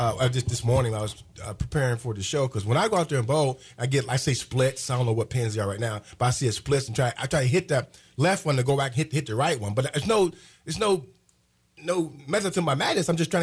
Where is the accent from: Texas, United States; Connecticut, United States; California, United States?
Texas, United States; Terrell; We have five high schools in my hometown, Terrell. I went through four of them.